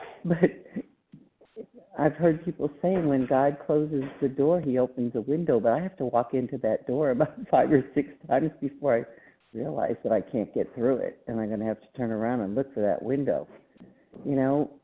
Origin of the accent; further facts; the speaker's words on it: Texas, United States; from Texas, but I'm calling from Ohio today.